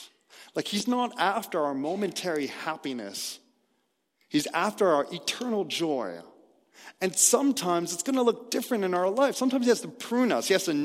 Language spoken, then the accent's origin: English; Toronto, Ontario, Canada; I'm a millennial from Toronto. The only fields I see are on my screensaver.